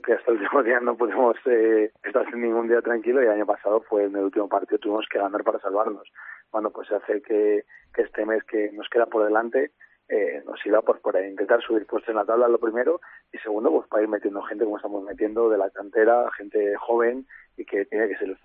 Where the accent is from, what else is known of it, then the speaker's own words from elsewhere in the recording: Salamanca, Castile and León, Spain; para los que somos de Salamanca